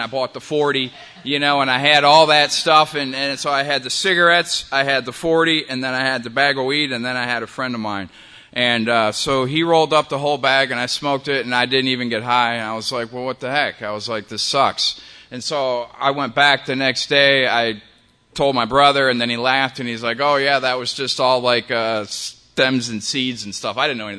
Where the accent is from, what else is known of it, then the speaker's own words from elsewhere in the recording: Rochester, New York, United States; So I had a normal childhood. I'm from Rochester, New York. It's, it's a long way from here